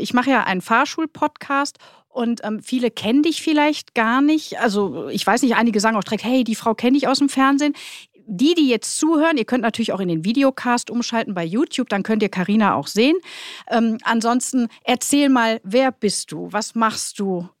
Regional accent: Duisburg, North Rhine-Westphalia, Germany; ich bin ja auch groß geworden in Duisburg

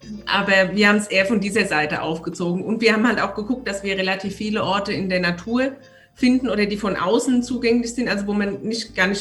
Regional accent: Aschaffenburg, Bavaria, Germany; ich komme ja gar nicht aus Oberbayern, ich komme ja aus Unterfranken, aus Aschaffenburg.

